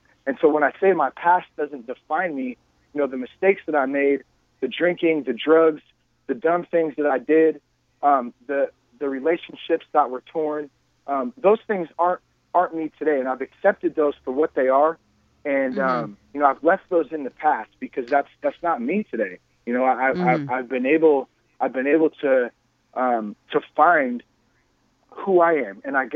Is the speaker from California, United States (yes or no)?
yes; California, United States; I'm from Northern California, so I mean I'm mm-hmm. you know I'm California to the fullest, born and raised here.